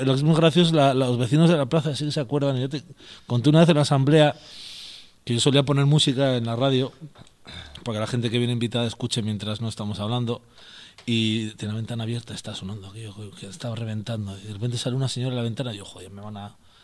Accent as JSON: {"language": "Spanish", "town": "Getxo", "region": "Basque Country", "country": "Spain", "said": "que yo al final soy de Guecho, que tampoco está tan lejos"}